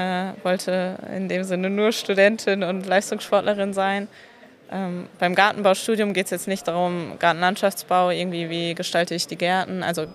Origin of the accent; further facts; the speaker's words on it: Kevelaer, North Rhine-Westphalia, Germany; now in Freising, Germany; Kevela ist meine Heimat, da komme ich gerade her und fahre jetzt heute dann nach Hause, nach Freising.